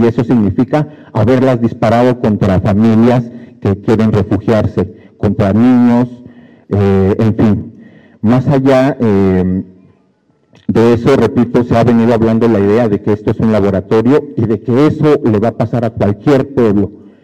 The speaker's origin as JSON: {"language": "Spanish", "country": "Mexico", "said": "Ustedes lo saben, nosotros como mexicanos perdimos casi la mitad de nuestro territorio"}